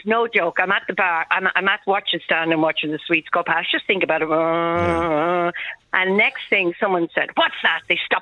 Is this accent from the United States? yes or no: no; Dublin, Leinster, Ireland; I was from Rialto Buildings originally